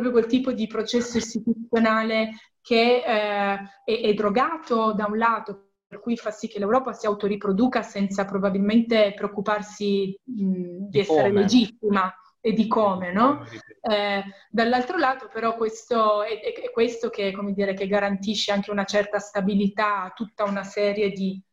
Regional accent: Turin, Piedmont, Italy; io vengo da Torino

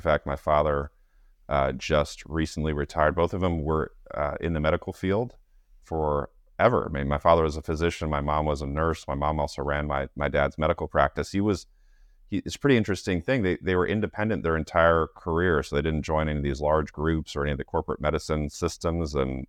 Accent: San Diego, California, United States; I grew up in San Diego, California.

